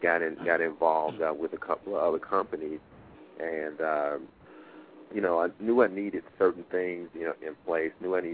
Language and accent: English; Chicago, Illinois, United States; Well, I'm born and reared in Chicago. Spent most of my life here in the Chicagoland area.